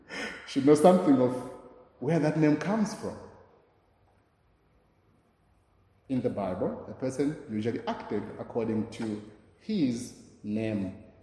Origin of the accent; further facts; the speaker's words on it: Kempton Park, Gauteng, South Africa; I come from Kempton Park